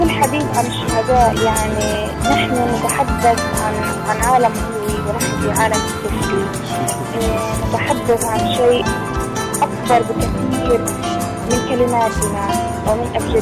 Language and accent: Arabic; Palestine; لذلك أنا كتابة فلسطيني